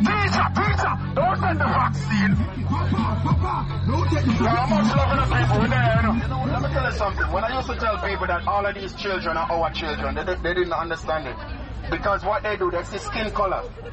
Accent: Jamaica; accent: Jamaican; I know some of you probably don't understand my Jamaican accent, but I'm going to try and keep it as English as possible.

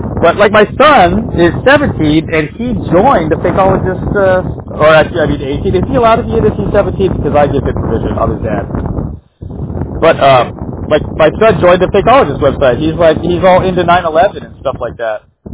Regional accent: United States; You know what? I'm American, so I don't really get irony.

